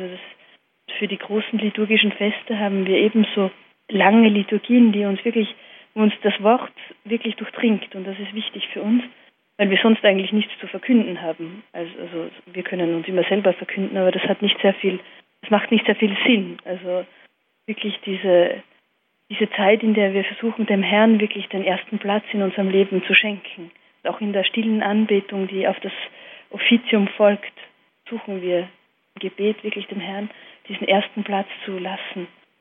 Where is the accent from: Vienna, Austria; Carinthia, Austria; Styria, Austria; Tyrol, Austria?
Styria, Austria; Ich komme aus der Steiermark in Österreich.